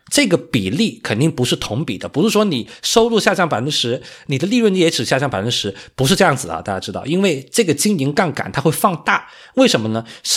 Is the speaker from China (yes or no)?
yes; Guangdong, China; 也是我们广东人特别爱喝的一个类目，叫柠檬茶哈